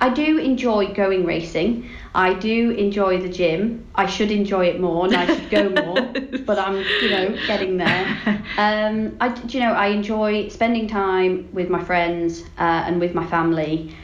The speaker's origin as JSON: {"language": "English", "region": "Yorkshire and the Humber", "country": "United Kingdom", "said": "We used to go racing across all the Yorkshire tracks because I'm from Yorkshire originally."}